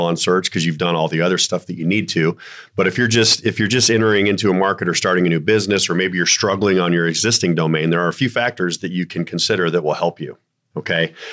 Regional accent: Colorado, United States; I'm from Colorado, so we use Denver.

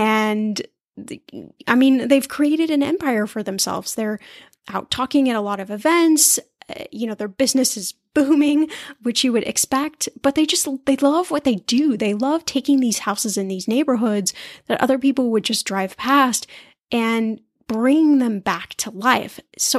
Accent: Texas, United States; also born or lived in Indianapolis, United States; We recently went back to Indianapolis, which is my hometown. I was born in Indianapolis. I only lived there for a couple of years before we moved to Texas, but Indianapolis, Indiana is definitely in my blood.

